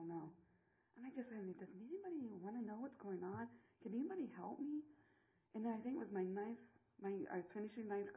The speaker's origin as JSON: {"language": "English", "town": "Terre Haute", "region": "Indiana", "country": "United States", "tie": "born or raised there", "said": "I was raised and born in Terre Haute, Indiana, with a single mother."}